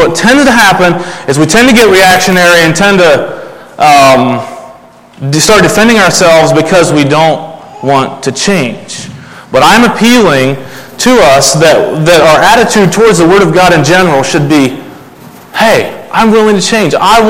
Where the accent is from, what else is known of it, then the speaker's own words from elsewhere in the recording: Kentucky, United States; As was mentioned … I'm from Kentucky, and as I listened to the youth share, I realized that, I thought I had come north